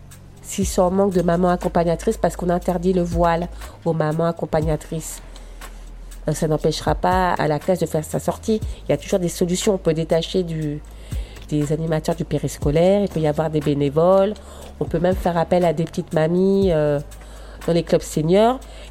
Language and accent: French; Aubervilliers, Île-de-France, France; Moi, je suis de culture, comme je dis, berbère, mais je suis née en France et je vis à l'occidentale. J'ai vécu toute mon enfance, toute ma jeunesse à Aubervilliers.